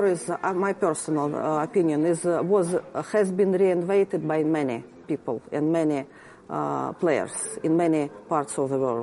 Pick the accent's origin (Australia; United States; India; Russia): Russia; But I am from Russia.